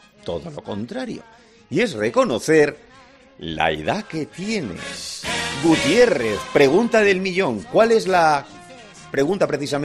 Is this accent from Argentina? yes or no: no; Bilbao, Basque Country, Spain; yo soy de Bilbao